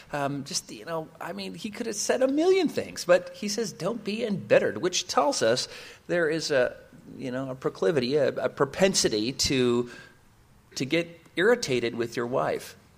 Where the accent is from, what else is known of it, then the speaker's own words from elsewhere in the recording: Ireland; being the Irish man that I am